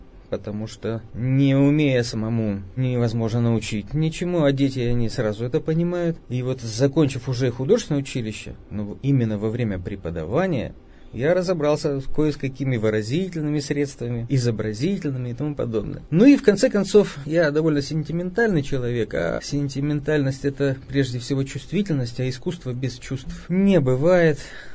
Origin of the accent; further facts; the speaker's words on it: Yekaterinburg, Sverdlovsk Oblast, Russia; Еще раньше там родилась и моя мама, и мой город родной Свердловск, ныне Екатеринбург. Я его очень люблю